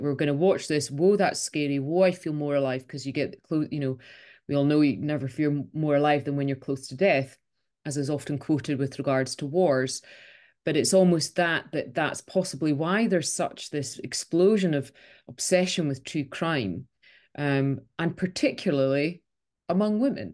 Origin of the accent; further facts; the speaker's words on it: United Kingdom; this is a, you know, bit politeness overtakes, particularly being British.